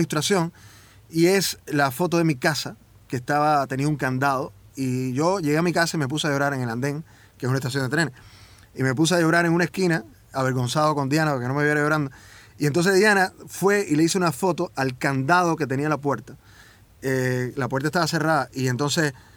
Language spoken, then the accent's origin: Spanish; Cuba; Los cubanos parece que la realidad nos pesa.